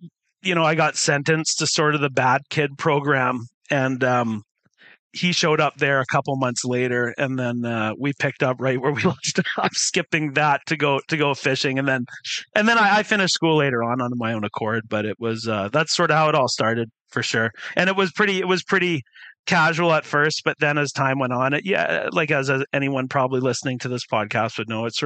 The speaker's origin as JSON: {"language": "English", "region": "British Columbia", "country": "Canada", "tie": "born or raised there", "also_born_or_lived": "Summerside / Calgary", "said": "I was born in Summerside, Prince Edward Island in 1978 in August. But my parents moved us to Calgary at a pretty young age. I think I did preschool there, but I've spent pretty much my entire adult life here in entire childhood and adult life in British Columbia. We lived in South Surrey"}